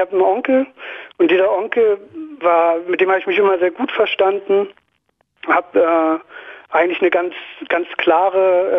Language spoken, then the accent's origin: German; Zossen, Brandenburg, Germany; ich bin in Zossen aufgewachsen und wollte so ein bisschen über meine Erfahrungen reden.